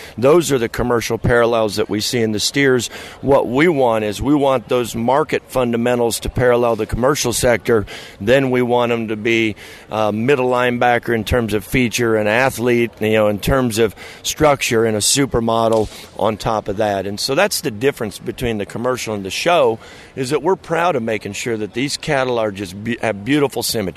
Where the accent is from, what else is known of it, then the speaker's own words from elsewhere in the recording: Illinois, United States; She's from Iowa. I'm from Illinois.